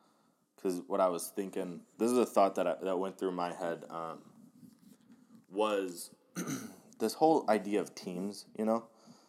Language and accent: English; Cleveland, Ohio, United States; I'm picking Stipe because I'm from Cleveland and I want to see Clevelanders win.